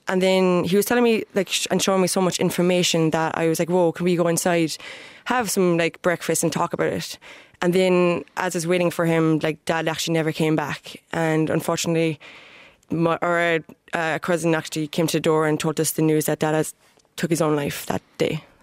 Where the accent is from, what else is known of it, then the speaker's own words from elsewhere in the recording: Balnadee, Ireland; I moved from Cork back down to my hometown village in Balnadee, and then was farming and kind of doing college from home from there.